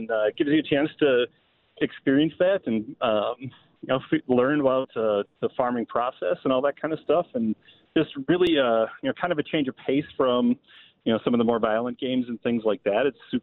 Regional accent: Milwaukee, Wisconsin, United States; Well, I think part of the charm of it for me is I'm a city boy. I'm originally from Milwaukee.

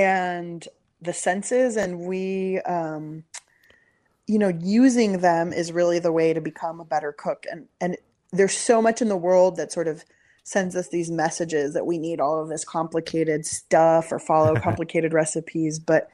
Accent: San Diego, California, United States; But it wasn't until I moved from San Diego, where I grew up, to Berkeley for college and found out about a restaurant called Chez Panisse

